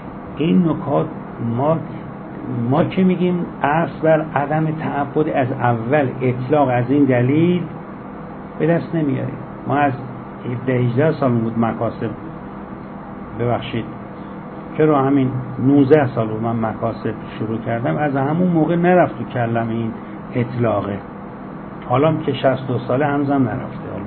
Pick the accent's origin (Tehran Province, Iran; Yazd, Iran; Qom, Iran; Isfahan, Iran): Yazd, Iran; حالا من میگم یزدی شهر خودم